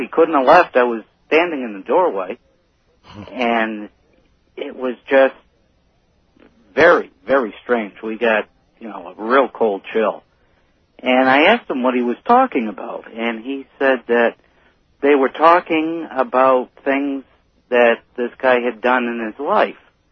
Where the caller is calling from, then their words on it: Essex Junction, Vermont, United States; I'm calling from Essex Junction, Vermont.